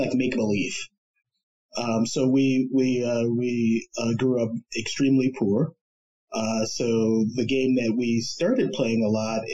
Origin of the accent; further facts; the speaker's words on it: Chicago, Illinois, United States; I grew up, born and raised in Chicago, south side of Chicago, like in the city.